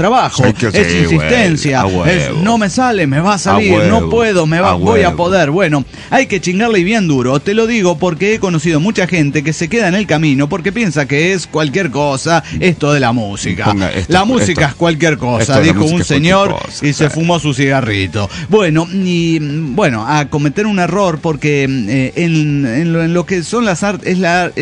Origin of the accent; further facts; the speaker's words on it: Mexicali, Baja California, Mexico; de Mexicali, México.